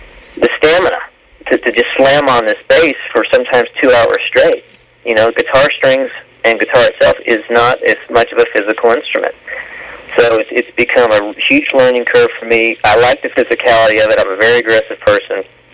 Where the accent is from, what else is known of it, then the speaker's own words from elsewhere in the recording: Dallas, Texas, United States; No, I'm from the Dallas area. I've always been here. I hardly ever leave, unfortunately. No, born and raised, lived all around.